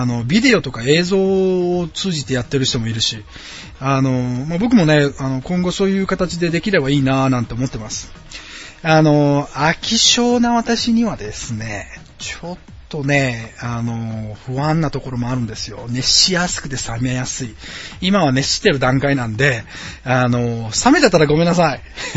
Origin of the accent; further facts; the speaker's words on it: Osaka, Japan; accent: Osaka dialect; moved away as an adult; now in United States; 大阪出身、大阪生まれの大阪出身です。みんなからね、大阪弁出ないねってよく言われるんですよ。最初はね、大阪弁出さないように気をつけてたんですが、でもね、アメリカに来ても13年、4年になるんで